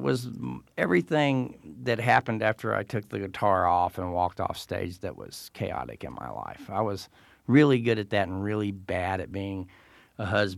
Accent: Texas, United States; I'm from Texas, and I was raised in a house in Texas that was opposed to the death penalty

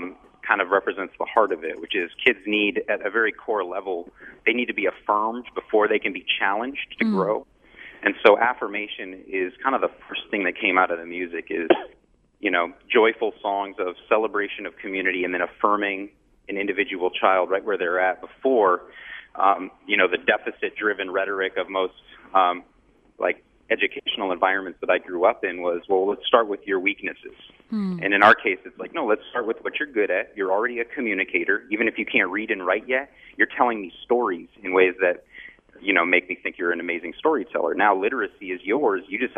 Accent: East Coast, United States; I grew up on the East Coast.

